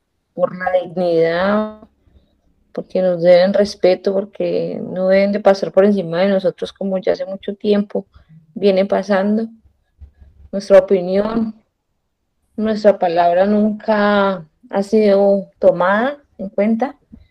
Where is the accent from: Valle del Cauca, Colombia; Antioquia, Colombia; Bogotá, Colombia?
Valle del Cauca, Colombia; La Cumbre; now in Cali, Colombia; Soy del Valle, pero no de Cali, soy de la Cumbre, Cumbre Valle. Pero vivo acá desde los 11 años.